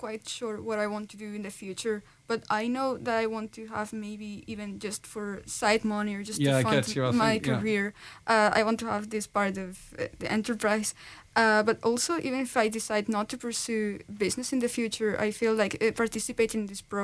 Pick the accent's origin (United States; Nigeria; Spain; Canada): Spain; now in Letterkenny, Ireland; I'm from Spain.